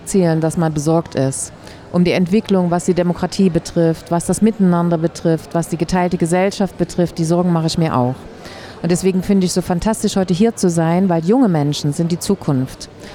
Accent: Grimma, Saxony, Germany; Ich bin hier geboren, ich bin ganz aus der Nähe, dort wo ich arbeite. Ich komme aus der Grimma Region, also aus der Leipziger Region, und wenn man es ein bisschen größer fasst. Bin immer hier gewesen

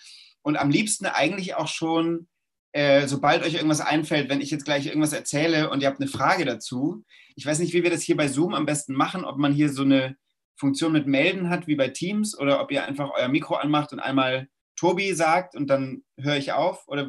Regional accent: Mainz, Rhineland-Palatinate, Germany; Ich komme aus Mainz und war Fan von Mainz 05

